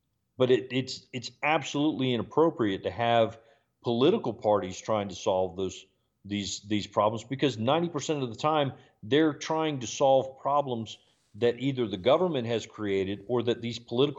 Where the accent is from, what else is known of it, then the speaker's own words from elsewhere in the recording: South Carolina, United States; You know, you're from Missouri, I'm from South Carolina, you know, wherever